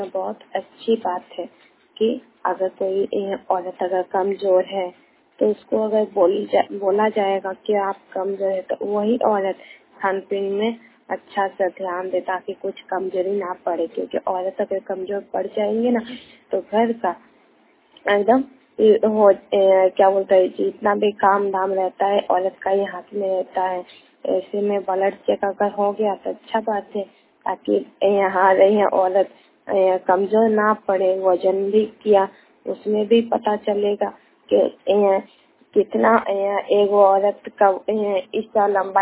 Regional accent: Kasima Chatti, Jharkhand, India; गांव कसिमा चट्टी जिला बोकारो। मैं कहना चाहती हूँ कि 23 तारीख को हमारे गांव में कसिमा चट्टी में आंगनबाड़ी में सभी बच्चों का टीकाकरण लगा

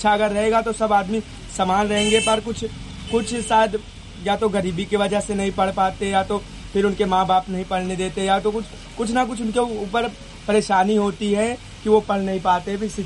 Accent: Uttar Pradesh, India; हमारे इधर यूपी में ऐसा कल्चर चलता है

